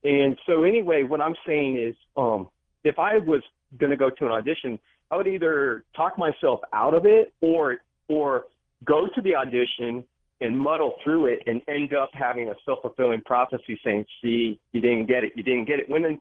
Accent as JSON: {"language": "English", "region": "Ohio", "country": "United States", "tie": "born or raised there", "said": "when I was raised in, excuse me, when I was raised in Ohio."}